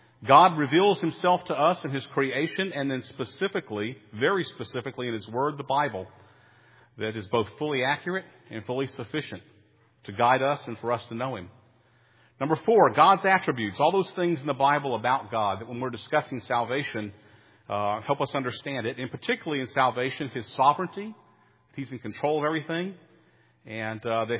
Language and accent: English; Fayetteville, North Carolina, United States; when I was a kid, I was growing up in Fayetteville, North Carolina.